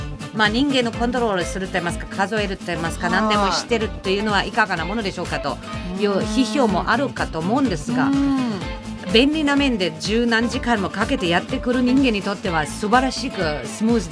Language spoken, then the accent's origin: Japanese; Karlsruhe, Baden-Württemberg, Germany; 実は私の地元、はい、カルスルーエという市が、うん、今年300年ですって。